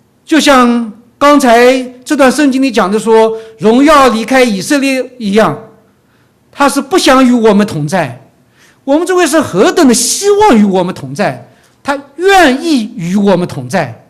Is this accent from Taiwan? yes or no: no; China; 那个时候我们是在国内年三十夜的时候，这个我们一同家里面有感恩的聚会，然后呢，你知道我们中国人都是有年三十夜的晚餐聚餐。